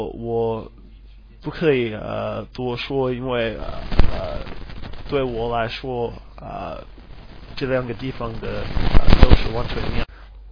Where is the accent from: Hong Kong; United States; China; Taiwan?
United States; Minnesota; Chinese is a second language; 我是从美国的明州来的人，明州我们在美国大家都把明州叫做湾湖的州，就是因为我们当然就是因为我们有很多湖